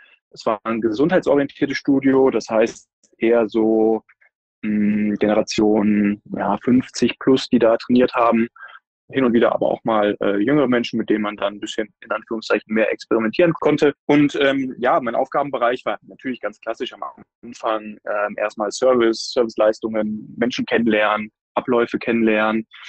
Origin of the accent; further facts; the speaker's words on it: Moers, North Rhine-Westphalia, Germany; Aber in der Stadt, in der ich groß geworden bin, in Moers